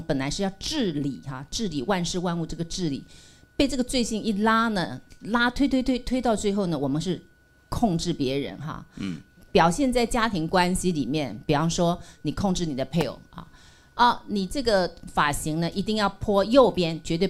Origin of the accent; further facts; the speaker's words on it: China; 所以我们中国人也有一句话说，人不为己